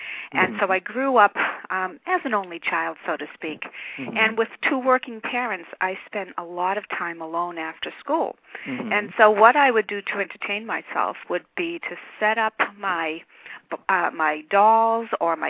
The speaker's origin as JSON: {"language": "English", "town": "Boston", "region": "Massachusetts", "country": "United States", "tie": "born or raised there", "said": "And I grew up in Boston, Massachusetts, in a working class neighborhood of Boston called Roslindale."}